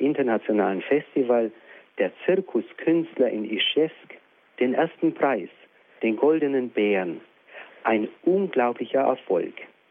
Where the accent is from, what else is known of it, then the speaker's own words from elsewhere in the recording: Russia; auch bei uns in Russland gibt es so etwas Ähnliches wie Fasching oder Karneval.